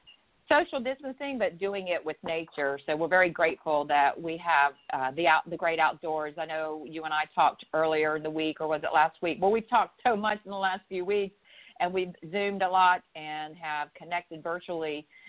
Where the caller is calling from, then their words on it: Pawleys Island, South Carolina, United States; I'm calling in from Pawleys Island, South Carolina, where we've had just absolutely beautiful weather.